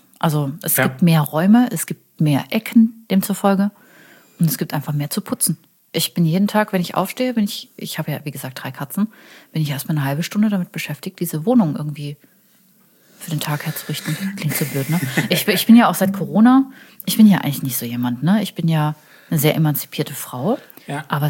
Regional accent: Karlsruhe, Baden-Württemberg, Germany; Ich bin Karlsruherin.

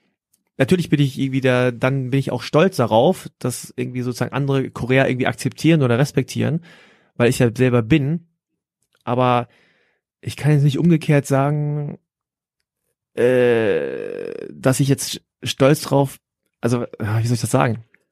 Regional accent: Germany; ich bin froh, dass ich in Deutschland aufgewachsen bin und ich habe Privilegien hier und ich finde das Land auch total gut.

